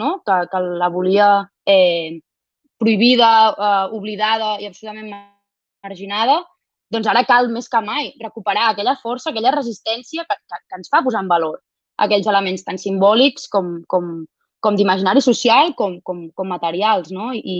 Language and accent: Catalan; Catalonia, Spain; tenim una responsabilitat política com a catalans